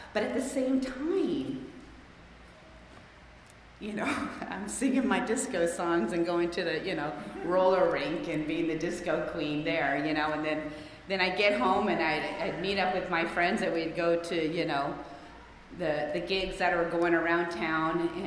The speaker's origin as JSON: {"language": "English", "town": "Costa Mesa", "region": "California", "country": "United States", "tie": "born or raised there", "said": "I grew up in Costa Mesa, went to Newport Harbor High"}